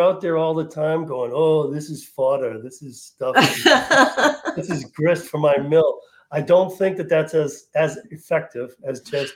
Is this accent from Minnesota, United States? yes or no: no; Jamaica Plain, Massachusetts, United States; also born or lived in Ireland; I grew up in Jamaica Plain, and when I left, yeah, it was like a what's his name?